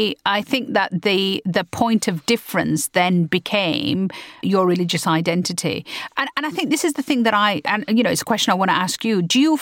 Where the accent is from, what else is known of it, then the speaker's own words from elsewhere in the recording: United Kingdom; Having worked out a place for being British and Asian, we were having to re-find our identity as British and Muslim.